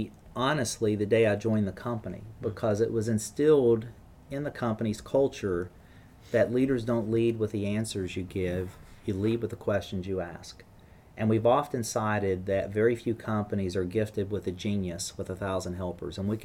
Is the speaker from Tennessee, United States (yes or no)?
no; West Virginia, United States; but I'm from West Virginia, and we don't wear shoes, so that solved that problem.